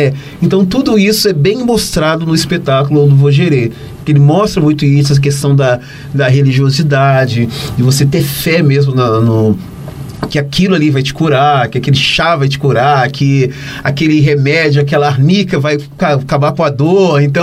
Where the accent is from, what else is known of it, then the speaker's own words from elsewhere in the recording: Minas Gerais, Brazil; a gente, como mineiro, né? A gente se orgulha de estar contando a história de nós mesmos mineiros, porém do interior